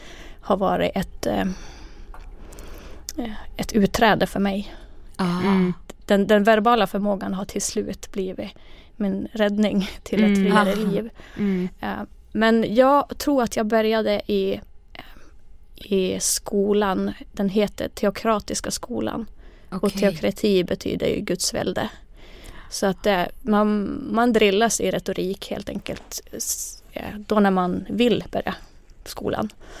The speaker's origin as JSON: {"language": "Swedish", "country": "Finland", "first_language": "Finnish", "second_language": "Swedish", "moved": "as an adult", "lives_now": "Sweden", "said": "dels har jag inte kunnat svenska förut. Jag flyttade till Sverige när jag var 18. Och jag är helt, alltså jag är från finsk talande del av Finland. Så att jag har lärt mig svenska här i Sverige."}